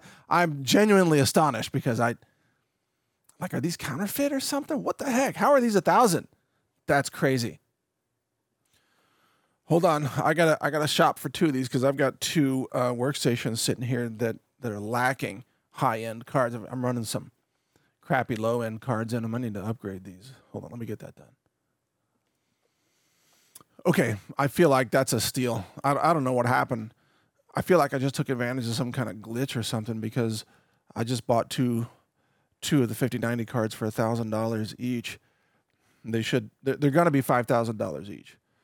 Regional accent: United States; I'm not even though I love America, I'm an American.

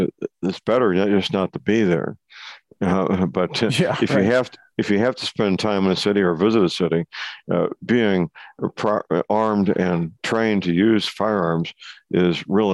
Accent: St. Louis, Missouri, United States; My hometown of St. Louis is listed as one of the most dangerous cities in the country.

